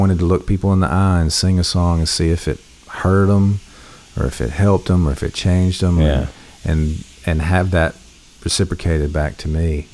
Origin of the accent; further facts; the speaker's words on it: Loretto, Tennessee, United States; moved away as an adult; Loretta, Tennessee, which is just across the state line from Muscle Shoals, about 20 minutes north. So I didn't leave that area until my 20s.